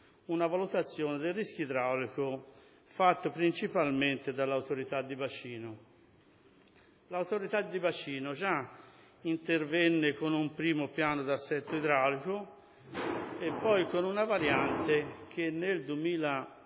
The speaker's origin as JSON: {"language": "Italian", "town": "Valenzatico", "region": "Tuscany", "country": "Italy", "tie": "born there", "said": "se io sono nato a Valenzatico più di 60 anni"}